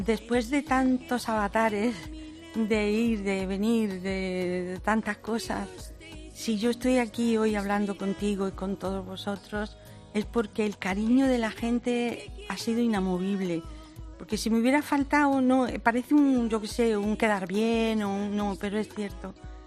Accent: Jaén, Andalusia, Spain; Es que yo soy de Jaén.

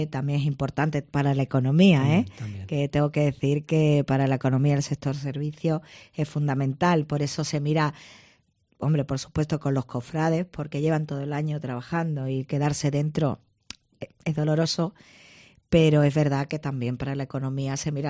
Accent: La Línea de la Concepción, Andalusia, Spain; otro día en La Línea, que es la Semana Santa de La Línea, que es mi pueblo, es una gran Semana Santa.

